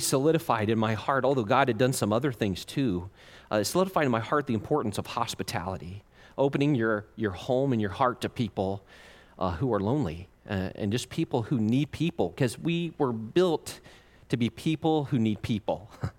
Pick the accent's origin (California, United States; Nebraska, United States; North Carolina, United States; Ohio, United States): Ohio, United States; they were from Michigan, and I'm from Ohio.